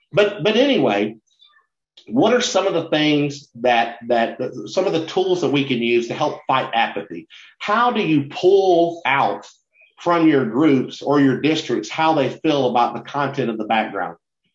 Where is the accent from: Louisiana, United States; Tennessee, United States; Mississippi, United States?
Tennessee, United States; it should be abundantly clear that I'm not from New Jersey. I'm from the great state of Tennessee, which is the southeast of the Bible Belt.